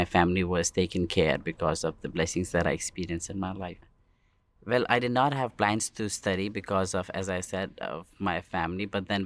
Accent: New Delhi, Delhi, India; I'm from India, New Delhi.

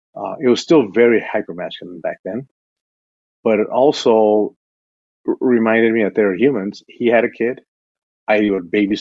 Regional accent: El Paso, Texas, United States; I'm from El Paso, Texas, which is primarily Latino, American, and Mexican immigrant too.

